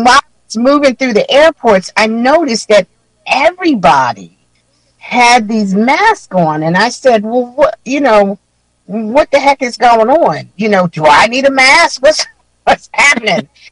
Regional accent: Philadelphia, Pennsylvania, United States; I'm a West Philly girl. I was born and raised in West Philly. You know, I went to West Philly High School.

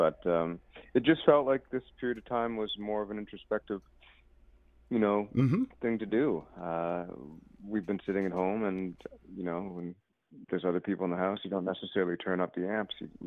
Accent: Toronto, Ontario, Canada; I'm from Toronto, Canada. I'm part Mohawk and West Indian.

